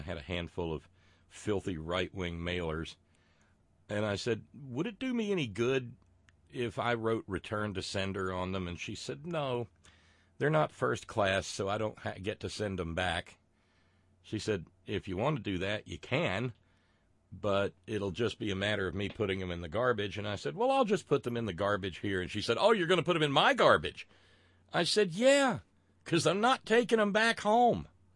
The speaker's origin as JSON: {"language": "English", "region": "Alabama", "country": "United States", "tie": "born or raised there", "said": "As a wee little teeny tiny kid growing up in Alabama, I wanted to be a Roger Mudd."}